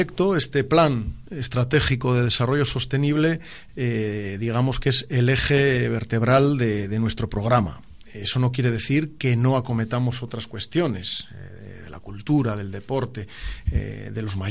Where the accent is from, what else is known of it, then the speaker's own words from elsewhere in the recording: Laredo, Cantabria, Spain; also born or lived in Santander; en Laredo no había, cuando aquello, ni hospital ni maternidad. Entonces, bueno, pues nací en Santander y estuve pues los dos días que tiene que estar la madre en el hospital. Pero sí, en Laredo, soy abogado, tengo 42 años y tengo despacho propio abierto en Laredo.